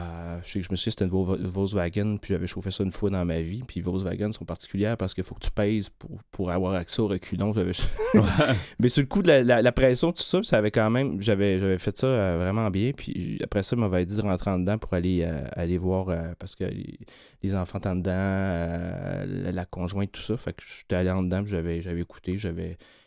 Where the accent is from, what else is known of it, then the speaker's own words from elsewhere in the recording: Quebec, Canada; Je viens de Charlevoix, donc ma mère avait une garderie en milieu familial.